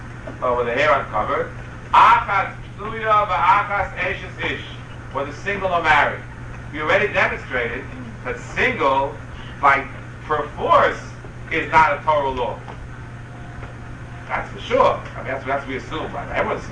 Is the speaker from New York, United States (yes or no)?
yes; Queens, New York, United States; When I was growing up in Queens, let's say 35 years ago, the shul of hundreds of people, one or two cover their hair.